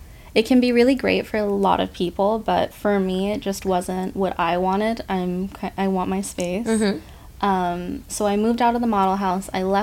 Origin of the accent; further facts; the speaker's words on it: Pacific Northwest, United States; I'm from the Pacific Northwest